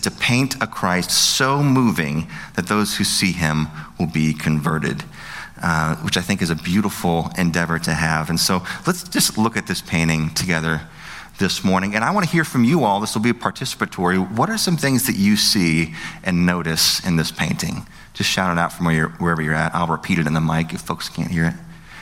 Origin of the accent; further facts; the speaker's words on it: West Virginia, United States; Like I said, I'm from West Virginia. I don't know French.